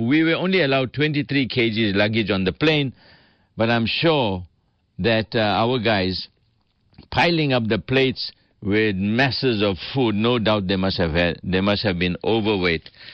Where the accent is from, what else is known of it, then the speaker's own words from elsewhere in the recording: Port Shepstone, KwaZulu-Natal, South Africa; the Amzimkulu River at my hometown of Port Shepson when it was in flood.